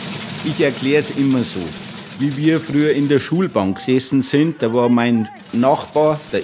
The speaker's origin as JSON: {"language": "German", "town": "Kassberg", "region": "Bavaria", "country": "Germany", "said": "und ich komme aus Kassberg, das war auch immer schon einer der größeren Wölfe"}